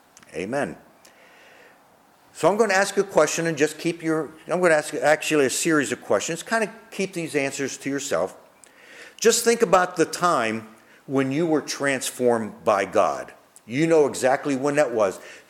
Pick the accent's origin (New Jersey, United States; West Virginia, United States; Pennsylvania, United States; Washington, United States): Pennsylvania, United States; Pittsburgh; Some people only know me from when I grew up back on Beachdale Street back in Pittsburgh.